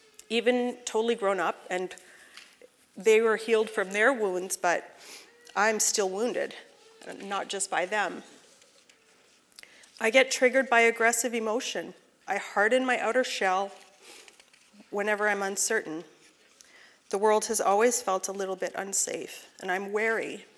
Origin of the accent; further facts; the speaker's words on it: Alberta, Canada; We were the first homeschooled family in my hometown, and maybe in Alberta.